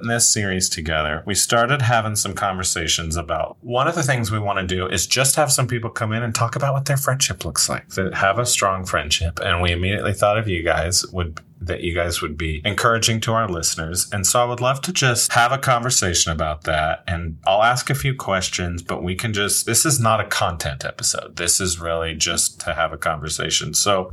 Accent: Muncie, Indiana, United States; I grew up just down Riverside from Ball State.

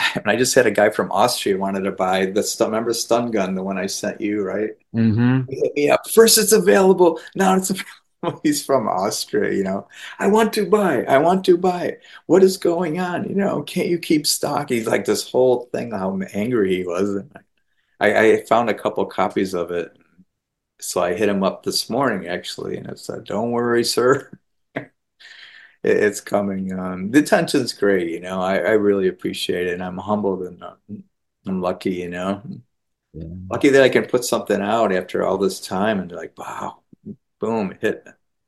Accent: Utica, New York, United States; But you know, stories like that keeps me grounded, you know, growing up in Utica, New York, you know. Good family.

